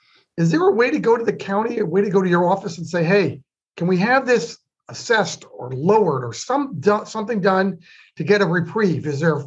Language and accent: English; New Jersey, United States; now in California, United States; and I come from New Jersey, it's on my county, and I lived in several counties in New Jersey